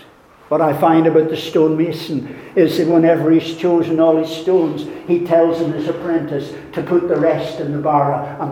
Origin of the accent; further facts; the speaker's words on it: Ireland; I will certainly not be, because I'm Irish, because I'm Baptist, because I was taught the scripture from my childhood, because I'm white.